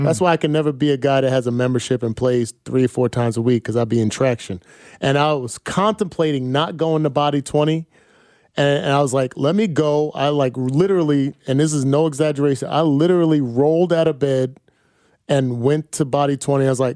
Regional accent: New Jersey, United States; accent: Jersey; Got my Jersey accent back.

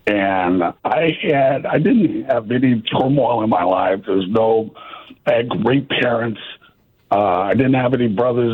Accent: Sacramento, California, United States; I'm from Sacramento, and the Warriors.

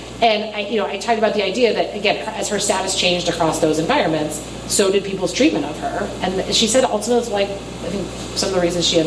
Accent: Pittsburgh, Pennsylvania, United States; And I said, I'm from Pittsburgh.

